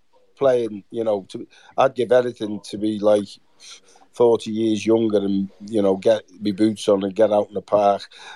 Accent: Liverpool, North West England, United Kingdom; I was born in Liverpool, grew up in Knighton

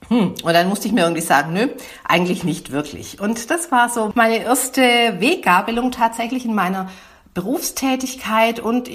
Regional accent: Baden-Württemberg, Germany; accent: Swabian; man mag es an der Sprachfärbung hören, bin Schwäbin

